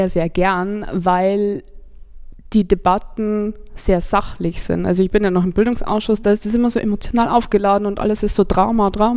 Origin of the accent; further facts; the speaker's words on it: Bernau, Bavaria, Germany; Ich bin in Bernau aufgewachsen